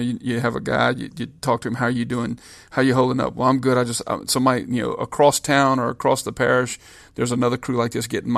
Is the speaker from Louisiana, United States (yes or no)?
yes; Louisiana, United States; but Louisiana specifically, since this is my home state in Tangipahoa, my home parish, that, you know, we're very resilient.